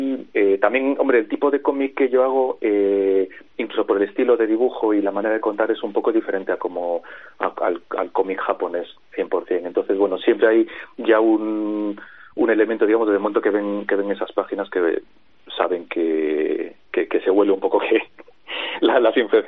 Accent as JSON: {"language": "Spanish", "country": "Spain", "tie": "born or raised there", "said": "he nacido y he crecido en España, en donde el mercado del cómic no es muy grande"}